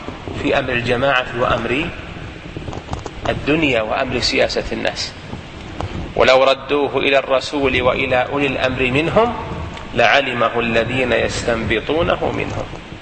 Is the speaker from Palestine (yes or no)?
no; Saudi Arabia; إمامنا في بلدنا المملكة العربية السعودية